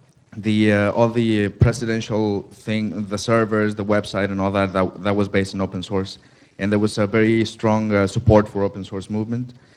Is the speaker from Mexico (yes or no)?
yes; Mexico; I'm from Mexico and I'm involved in the Mexican community.